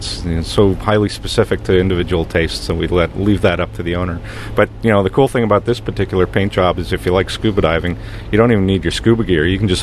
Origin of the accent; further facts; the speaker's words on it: Toronto, Ontario, Canada; Well, put it this way. I'm from Toronto